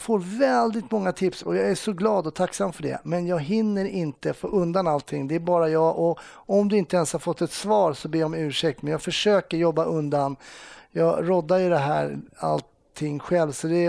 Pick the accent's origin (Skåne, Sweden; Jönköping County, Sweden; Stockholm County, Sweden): Stockholm County, Sweden; Ja, men det är ju precis där jag är uppvuxen.